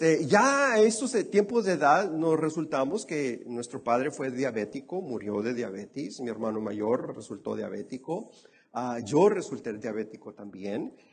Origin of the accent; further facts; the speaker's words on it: Mexico; como buen mexicano, tortilla de harina, arroz, papa y todo